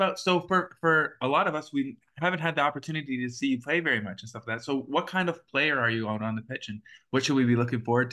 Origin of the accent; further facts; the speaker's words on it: Hamilton, Ontario, Canada; from growing up in the Italian neighborhood in Hamilton